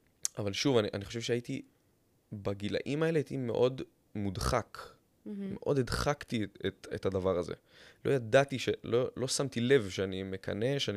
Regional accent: Northern District, Israel; also born or lived in Jerusalem; הלכתי לעשות מכינה קדם צבאית בירושלים, שזה אגב העיר שנולדתי בה, אבא שלי מירושלים במקור, כן, בגיל שנה עברנו לצפון.

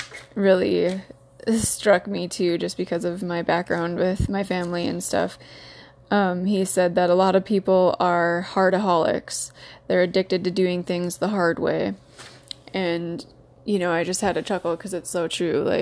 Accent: North Dakota, United States; I grew up in North Dakota, where a lot of us are really proud of doing everything the hard way.

